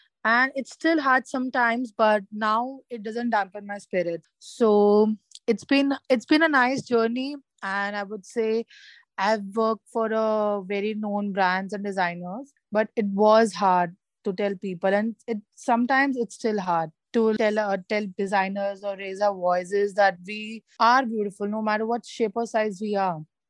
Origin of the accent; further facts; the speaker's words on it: Delhi, India; now in Mumbai, India; I was in Delhi. I'm from Delhi, but I've shifted to Bombay now for work.